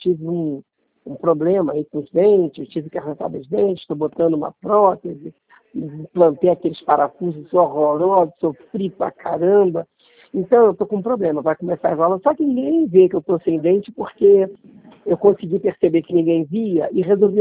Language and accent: Portuguese; Rio de Janeiro, Brazil; eu sou do Rio de Janeiro